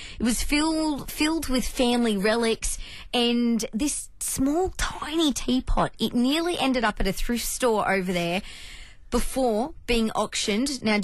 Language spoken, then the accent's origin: English; Sunshine Coast, Queensland, Australia; I'm from the Sunny Coast. It's a beautiful part of the world as well.